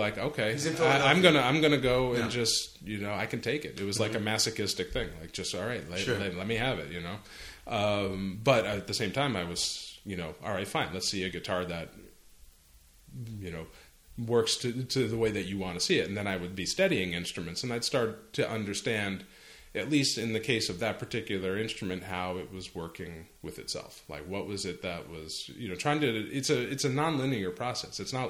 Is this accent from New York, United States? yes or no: no; Massachusetts, United States; Well, I'm from Massachusetts.